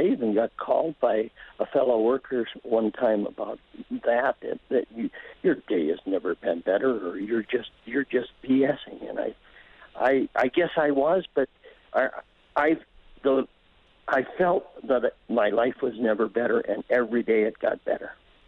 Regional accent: Ireland; I'm Irish, and this is kind of timely.

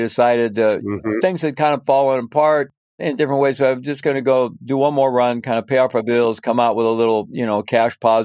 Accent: Missouri, United States; And I was growing up in Missouri. It wasn't exactly a hotbed for that kind of thing.

